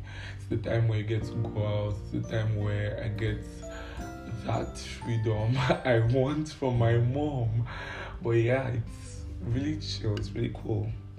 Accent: Ondo, Nigeria; it's the fact that I'm a Yoruba boy, you know? I'm from Ondo State, and I always got an A in Yoruba in secondary school.

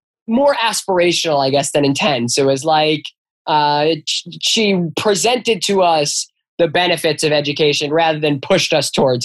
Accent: Chicago, Illinois, United States; I grew up in the city of Chicago. I love it here. It's an amazing place. I feel very blessed to be someone from the Midwest and from Chicago to go to Harvard.

